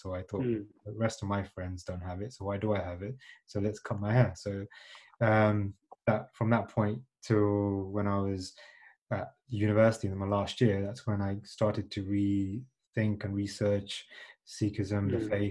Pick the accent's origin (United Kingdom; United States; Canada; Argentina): United Kingdom; Midlands; So I was born and brought up in the UK. So I was brought up in the Midlands.